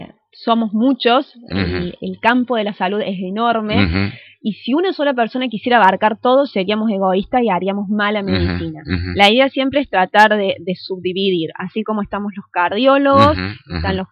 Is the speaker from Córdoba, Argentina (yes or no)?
yes; Córdoba, Argentina; no he visto en Córdoba, donde es mi ciudad natal